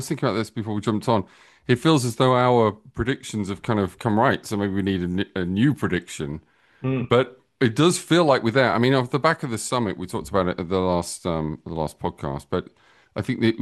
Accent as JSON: {"language": "English", "country": "United Kingdom", "said": "but I'm still British technically."}